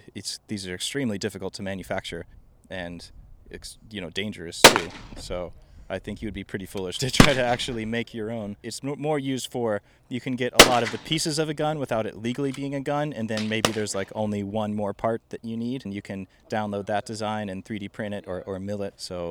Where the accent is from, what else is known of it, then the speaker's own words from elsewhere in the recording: Georgia, United States; Well, I'm from Georgia.